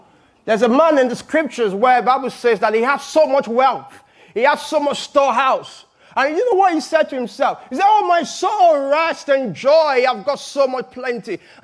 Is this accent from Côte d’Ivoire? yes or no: no; Lagos, Nigeria; You know, I grew up in Lagos, one of the most beautiful places.